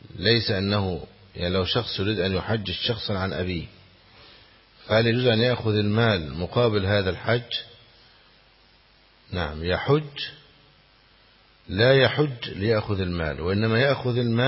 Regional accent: Egypt; هذا عندنا في مصر ما شاء الله

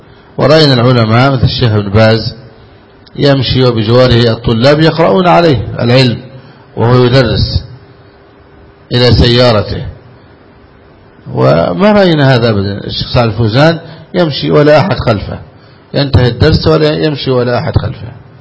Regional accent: Egypt; أما عندنا في مصر في صلاة الجمعة بعض الإخوة يمد رجليه

